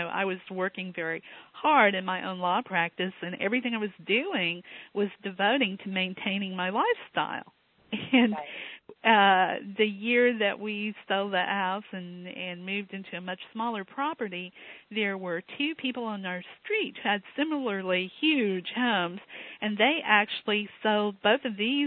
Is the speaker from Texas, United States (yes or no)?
yes; Texas, United States; You know, I mean, I grew up in Texas. It's naked, trust me.